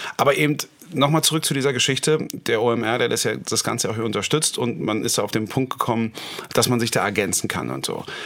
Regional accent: Berlin, Germany

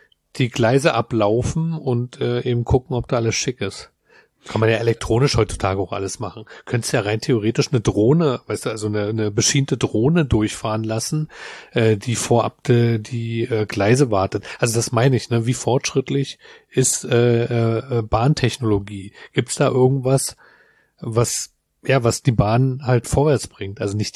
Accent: Berlin, Germany; dass wir als Berliner da ja ziemlich verwöhnt sind

